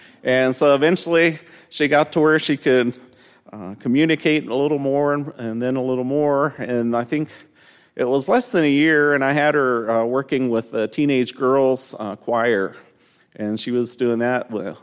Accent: Mexico; I was born in Mexico, so I'm a second-generation missionary.

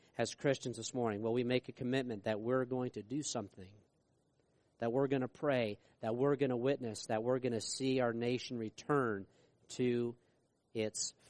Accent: New York, United States; where I grew up in New York, all for that top part of the state.

